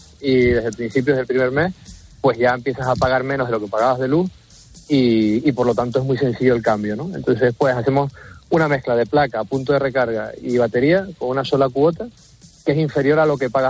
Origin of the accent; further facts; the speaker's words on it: Tenerife, Canary Islands, Spain; Yo soy de Tenerife, soy canario.